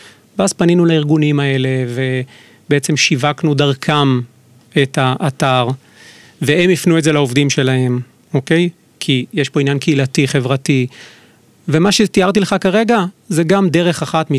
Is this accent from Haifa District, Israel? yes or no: no; Jerusalem, Jerusalem District, Israel; אנחנו ירושלמים, התחלנו לעבור בשכונות בירושלים.